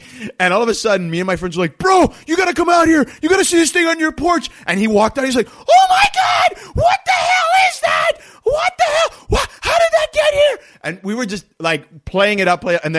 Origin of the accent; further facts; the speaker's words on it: Miami, Florida, United States; And again, I grew up in Miami where, look, there's some people that practice some, let's just call it voodoo, right?